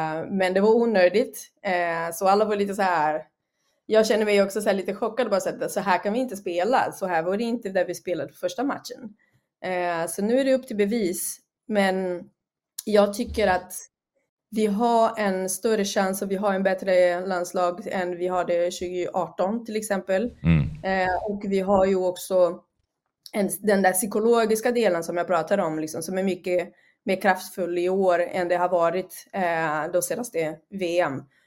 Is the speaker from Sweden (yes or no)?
no; Brazil; 2014 när vi spelade hemma i Brasilien, jag var där och kollade på matcher och var med liksom, såg alla matcher på plats.